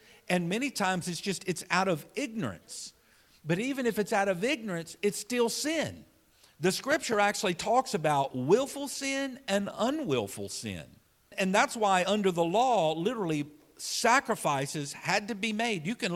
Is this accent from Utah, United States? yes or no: no; Louisiana, United States; You know, we're from Louisiana. I've said this before. But, you know, growing up in our culture